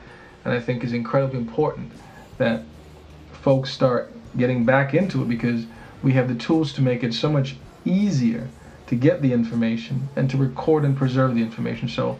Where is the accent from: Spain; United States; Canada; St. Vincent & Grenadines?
St. Vincent & Grenadines; so I implore not just the people in my hometown, but anywhere in St. Vincent who feel strongly about where we want to go as a people in this new century.